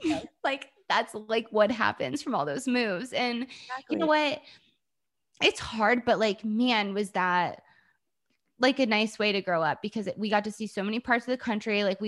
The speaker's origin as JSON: {"language": "English", "town": "Atlanta", "region": "Georgia", "country": "United States", "said": "I'm from Atlanta."}